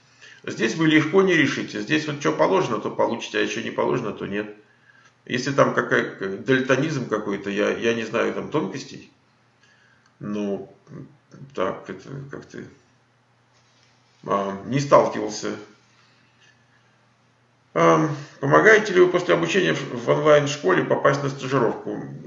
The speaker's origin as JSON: {"language": "Russian", "country": "Ukraine", "moved": "yes", "lives_now": "Sunnyvale, United States", "said": "Я из Украины, есть права."}